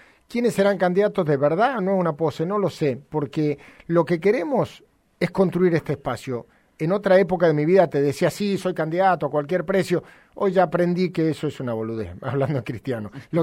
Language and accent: Spanish; Argentina; Como argentino, yo lo que estoy viviendo en Argentina